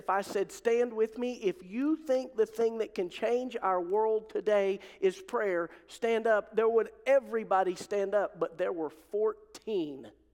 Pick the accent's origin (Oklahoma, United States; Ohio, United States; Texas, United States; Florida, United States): Oklahoma, United States; Altus; When I was a kid growing up in Altus, I probably told you a little bit or alluded to this a few times.